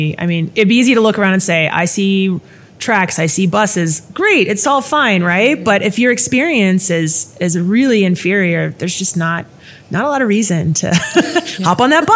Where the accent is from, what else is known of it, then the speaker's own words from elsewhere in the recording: Indianapolis, Indiana, United States; I'm from Indianapolis, for example. So I see Denver as sort of like a transit-rich environment compared to where I'm from, right?